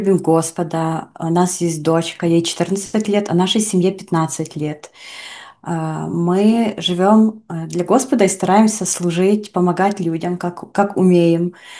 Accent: Kalush, Ivano-Frankivsk Oblast, Ukraine; я сама из Калуша, мы тут и живем сейчас

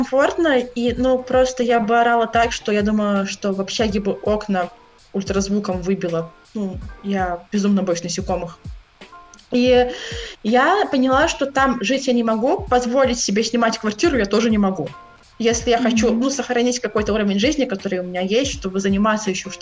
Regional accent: Ventspils, Courland, Latvia; это было в моем родном городе Венспилсе

